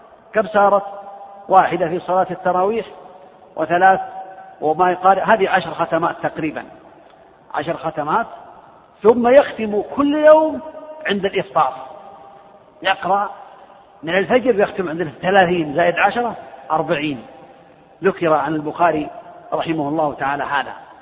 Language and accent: Arabic; Riyadh, Riyadh Province, Saudi Arabia